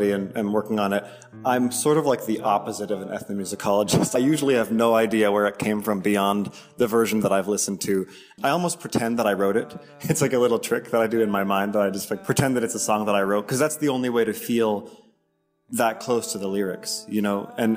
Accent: Brattleboro, Vermont, United States; I was born and raised in Brattleboro and, you know, spent time all over New England growing up, touring around with my family

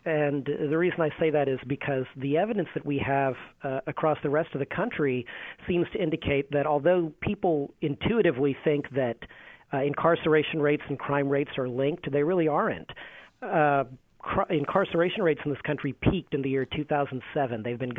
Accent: Fort Worth, Texas, United States; I grew up in Texas. I grew up in a pretty suburban part of Fort Worth.

